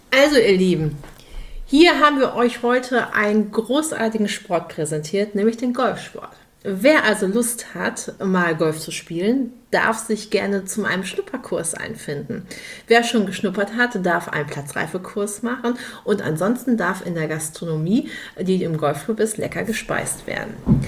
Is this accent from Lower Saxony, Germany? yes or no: no; Dortmund, North Rhine-Westphalia, Germany; Ich komme ja aus Dortmund